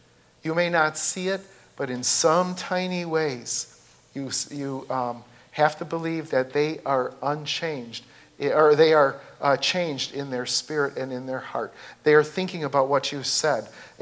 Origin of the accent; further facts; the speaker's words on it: Chicago, Illinois, United States; And when I grew up in Chicago, a lot of my friends in the neighborhood were going to confirmation in the Roman Catholic Church.